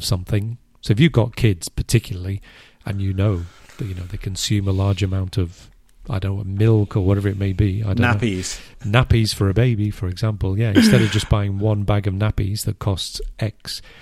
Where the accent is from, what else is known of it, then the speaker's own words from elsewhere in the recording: United Kingdom; That we're English and we're English teachers, coaches